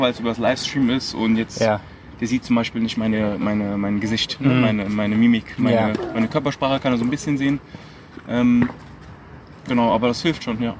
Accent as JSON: {"language": "German", "town": "Merzig", "region": "Saarland", "country": "Germany", "tie": "born there", "said": "Genau, ich bin in Deutschland geboren, im Saarland, in Merzig, aber meine Eltern sind beide im Libanon geboren."}